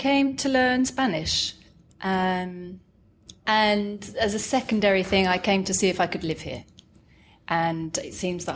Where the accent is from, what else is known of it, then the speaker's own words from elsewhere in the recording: London, United Kingdom; born there; I was born in London, North London.